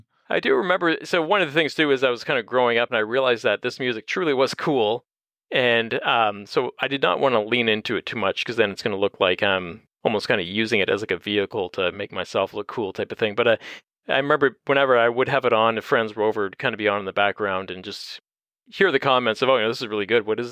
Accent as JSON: {"language": "English", "town": "Windsor", "region": "Ontario", "country": "Canada", "tie": "born or raised there", "said": "because I grew up in Windsor. So, I mean, we had a lot of Detroit radio"}